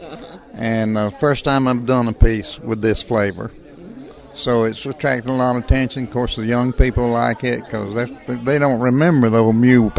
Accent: Ozark, Alabama, United States; I'm from Ozark, Alabama, southeast Alabama.

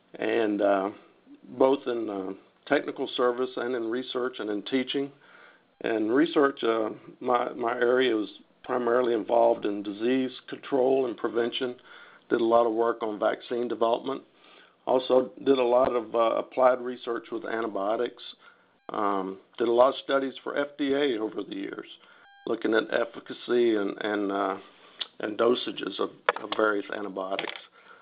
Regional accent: Georgia, United States; I'm from Georgia. I've lived in Georgia all my life.

